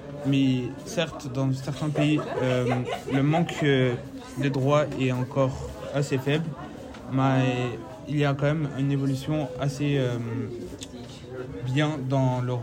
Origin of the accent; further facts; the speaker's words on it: France; j'ai 17 ans et je suis français